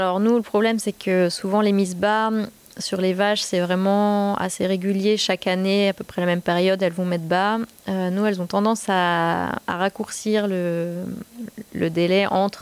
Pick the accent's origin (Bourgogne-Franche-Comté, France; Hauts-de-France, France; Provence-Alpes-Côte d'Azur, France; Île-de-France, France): Bourgogne-Franche-Comté, France; Alors moi, comme je suis de la Nièvre, j'avais plutôt un projet viande parce que c'est ce que j'ai toujours vu.